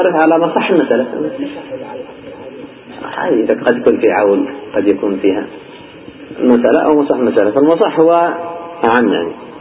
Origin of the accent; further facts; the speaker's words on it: Yemen; القراص تقسيم قديم كانوا يقسمونه حتى عندنا في اليمن